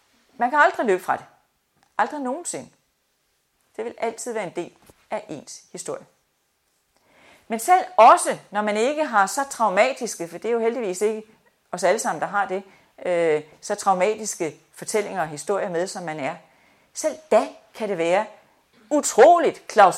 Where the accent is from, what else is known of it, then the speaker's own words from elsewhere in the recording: Nørresundby, North Denmark Region, Denmark; born there; Jeg er født i Nørresundby.